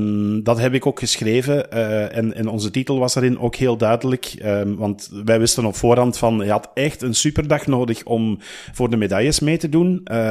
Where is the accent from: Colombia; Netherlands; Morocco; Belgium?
Belgium; Ja, en wij hebben dan als Belgen, we hadden er maar 1 aan de start